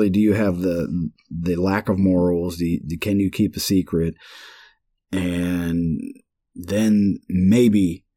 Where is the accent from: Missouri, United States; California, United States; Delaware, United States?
Missouri, United States; I think everybody knows I'm from Missouri, and that's where we're going, back to Missouri.